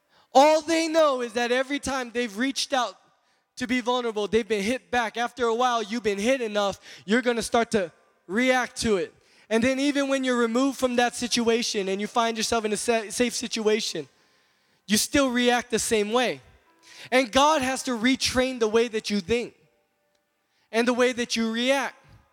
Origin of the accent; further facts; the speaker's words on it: Kahului, Hawaii, United States; I was born and raised here on Maui, Kaului School, Maui Waena Intermediate, Maui High School. I am card-carrying Valley Isle, Hanabata kid.